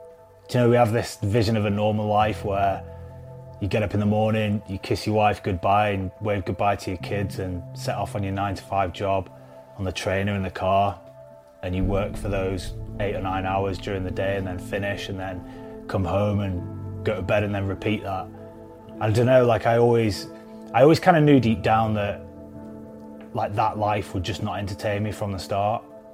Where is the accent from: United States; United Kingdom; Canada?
United Kingdom; Preston, North West England; ex-Special Forces, ex-SAS, and I come from Preston.